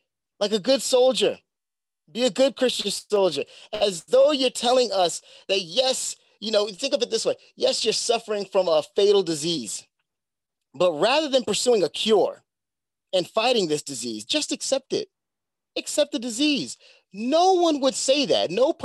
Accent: Bronx, New York, United States; You know, I'm from the Bronx, you know what I mean? And there are things that I would see in the Bronx

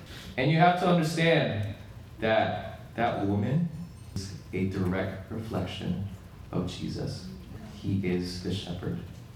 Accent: Philippines; So I grew up in the Philippines.

